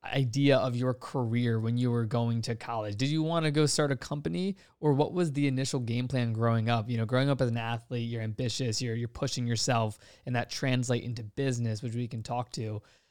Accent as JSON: {"language": "English", "region": "Virginia", "country": "United States", "tie": "born or raised there", "said": "because I grew up an athlete, played hockey for 10 years, born and raised in Virginia."}